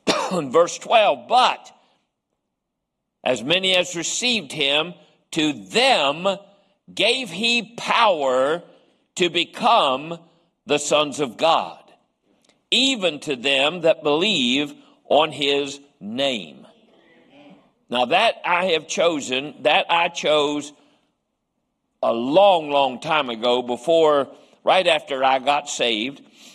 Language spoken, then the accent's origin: English; West Virginia, United States; even though I'm from West Virginia, I happen to know what the word beginning meant.